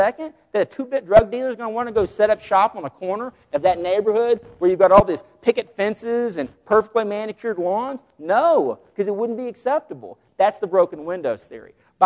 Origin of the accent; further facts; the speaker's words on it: Vernon, Texas, United States; I remember in my hometown, they used to refer to it as the flats. Have no clue why. In Vernon, Texas, every damn thing's flat, okay?